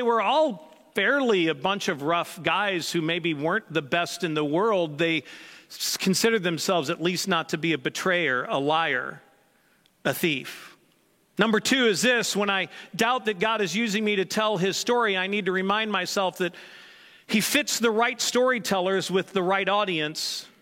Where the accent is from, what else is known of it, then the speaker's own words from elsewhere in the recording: Midwest, United States; I'm in my late 40s. I was raised in the Midwest.